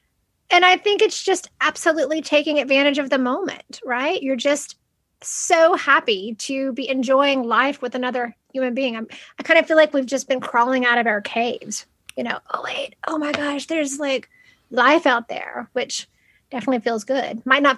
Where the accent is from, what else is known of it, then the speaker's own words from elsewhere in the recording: the South, United States; when I was teething, because I'm from the South, I had whiskey in my mouth before any other liquid.